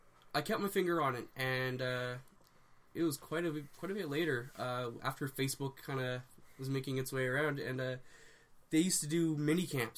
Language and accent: English; New Brunswick, Canada; wrestling show I ever went to was in New Brunswick, a little town called Chipman, which is neighboring of my hometown.